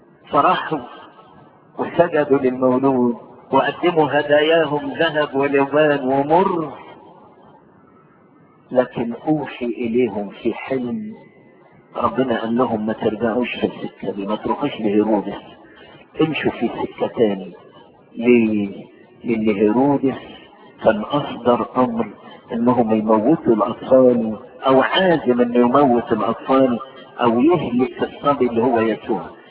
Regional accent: Egypt; ودخل بلدنا مصر

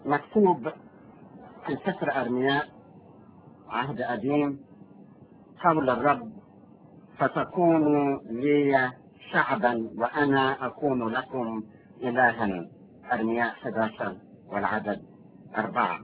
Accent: Sohag, Sohag Governorate, Egypt; من سوهاج، من مواليد سوهاج سنة 1940

